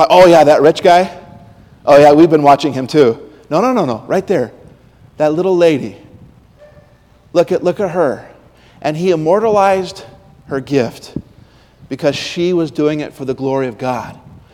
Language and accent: English; Utah, United States; I grew up in Utah, and we would visit my relatives in West Virginia